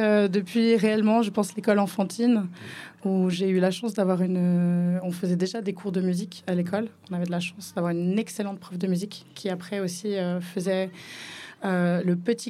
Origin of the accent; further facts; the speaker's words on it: Switzerland; born there; Alors, moi, j'habite, je vis en Suisse, je suis née en Suisse.